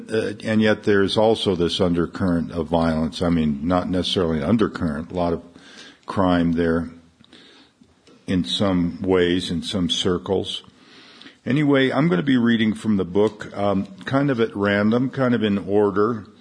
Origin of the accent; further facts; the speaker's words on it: Albuquerque, New Mexico, United States; but of course it was stuff that happened in my hometown, so I can relate to the places and so on, the locations, most of which are still there, you know.